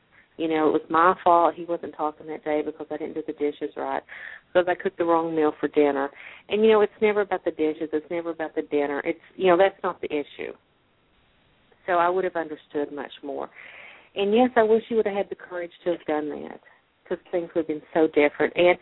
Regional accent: Kentucky, United States; even though I'm from Kentucky, and contrary to a lot of belief, I don't feel like I'm a person that is prejudiced or homophobic.

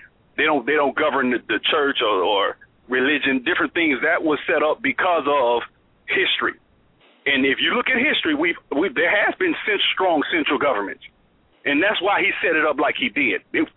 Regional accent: Alabama, United States; I'm from Alabama, so I'm broke.

